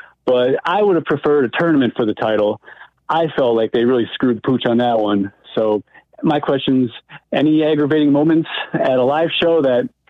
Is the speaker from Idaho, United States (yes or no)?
no; Milwaukee, Wisconsin, United States; another big playoff win for my hometown favorites, the Milwaukee Bucks, whooping the Celtics in Boston in game one this afternoon.